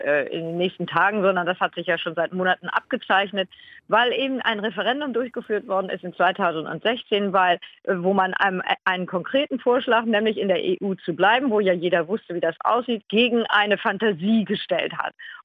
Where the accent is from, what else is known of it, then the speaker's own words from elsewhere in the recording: Germany; also born or lived in United Kingdom; lange Zeit habe ich als Deutsche, auch mit einem deutschen Pass in England, in Großbritannien gelebt